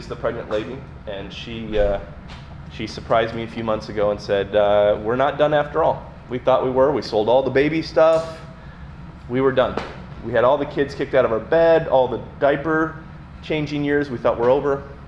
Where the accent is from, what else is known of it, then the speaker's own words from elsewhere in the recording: Atlantic, Iowa, United States; I'm from Atlantic, Iowa.